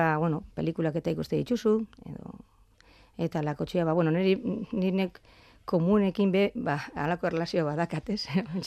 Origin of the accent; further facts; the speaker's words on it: Eibar, Basque Country, Spain; nire herria be Eibar, ba bombardak eta jasan zuen ta ba herri txiki hori